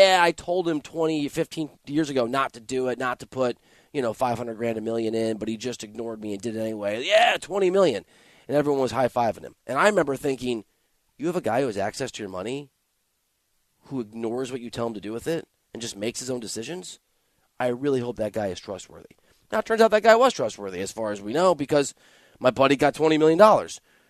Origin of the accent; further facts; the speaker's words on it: Iowa, United States; Whatever. I'm from Iowa. I'm doing it.